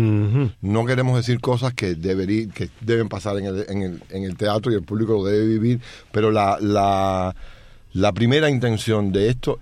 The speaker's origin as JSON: {"language": "Spanish", "country": "Cuba", "moved": "yes", "lives_now": "Miami, United States", "said": "en el caso de Ariel y mío, somos cubanos que llegamos después que de la serie."}